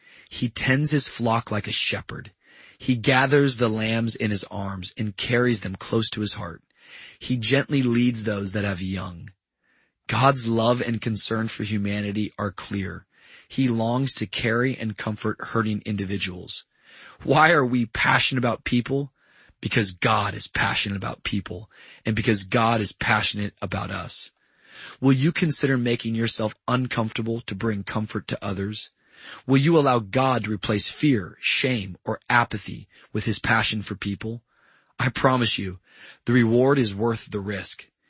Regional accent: Tacoma, Washington, United States; When I was growing up in Tacoma, Washington, my dad was a well-known figure in the town.

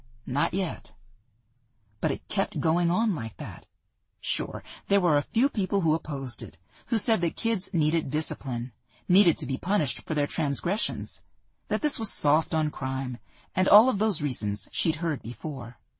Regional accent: California, United States; I grew up right here in the Bay Area, though I live far away now.

